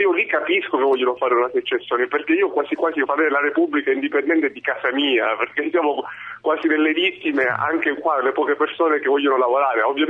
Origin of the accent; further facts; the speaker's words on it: Sicily, Italy; io sono siciliano e quasi quasi sono favorevole alla secessione